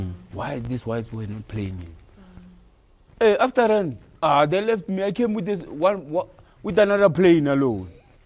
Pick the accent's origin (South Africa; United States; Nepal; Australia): South Africa; Pretoria, Gauteng; hey, man, where are you from? I said, no, I'm from Pretoria.